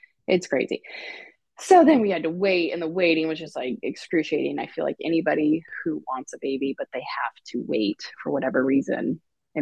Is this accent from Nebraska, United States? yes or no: yes; Nebraska, United States; probably because I'm from Nebraska.